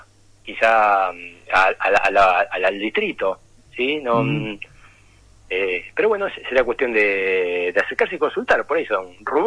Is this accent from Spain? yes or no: no; Argentina; Entonces, bueno, capeando como somos los argentinos, crisis y situaciones complejas